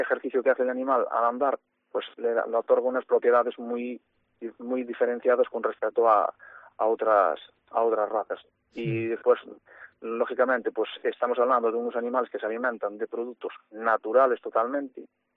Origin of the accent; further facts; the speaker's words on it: Galicia, Spain; aunque en la provincia de Lugo somos la provincia gallega que más explotaciones tenemos